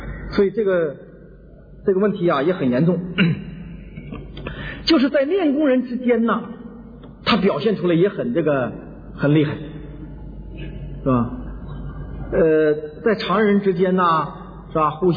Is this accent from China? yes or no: yes; China; 就像我们中国人的这种内向性格就会产生强烈的妒忌心